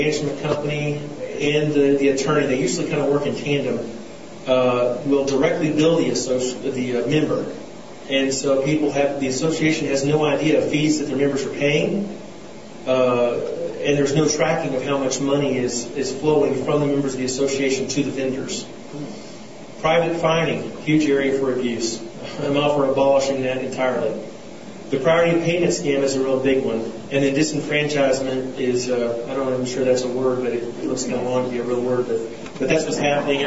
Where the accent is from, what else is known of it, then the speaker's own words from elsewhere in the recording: Austin, Texas, United States; if any of you keep up with the Dallas paper, I'm from Austin